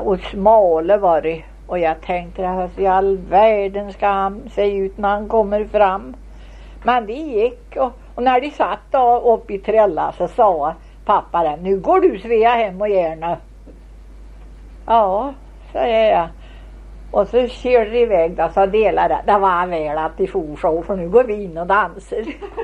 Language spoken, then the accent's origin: Swedish; Värmland, Sweden; Och du vet, vi är värmlänningar.